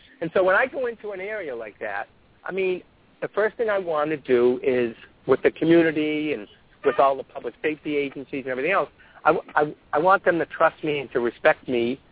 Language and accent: English; Medford, Massachusetts, United States; My colleagues convinced me to open up an athletic footwear and clothing store in my hometown of Medford, Mass., where I finished.